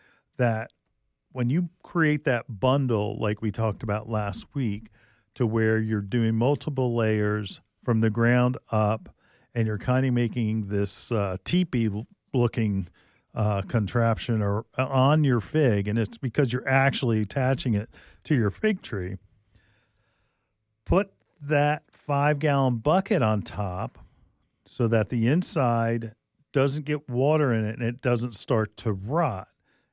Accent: Wayne, New Jersey, United States; Like I mentioned, I grew up in Wayne.

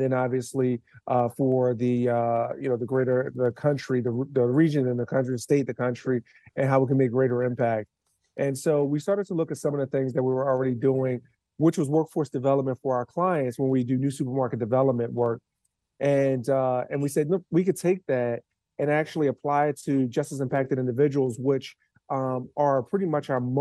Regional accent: Philadelphia, Pennsylvania, United States; you can tell I'm from Philadelphia because you're referring to high school

